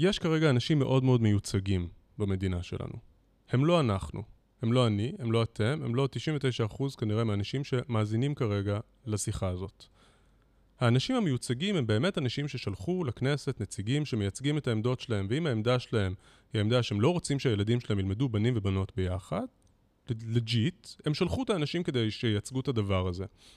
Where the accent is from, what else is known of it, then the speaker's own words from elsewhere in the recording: Jerusalem, Jerusalem District, Israel; אני גדלתי כילד ימני בירושלים.